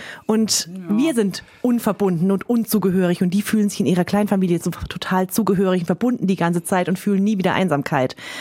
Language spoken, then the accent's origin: German; Baden-Württemberg, Germany; in diesem badischen Dorf, in meinem Heimatdorf